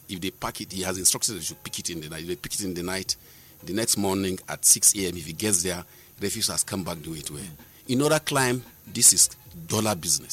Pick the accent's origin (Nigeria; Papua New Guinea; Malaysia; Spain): Nigeria; Sabon Gari; when I grew up in Sabongari's area too, I was able to also notice all of these things.